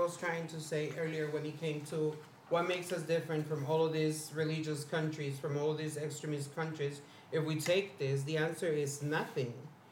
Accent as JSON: {"language": "English", "country": "United States", "said": "Like, we, especially as Americans, because yes, I'm Hispanic, but I'm a citizen."}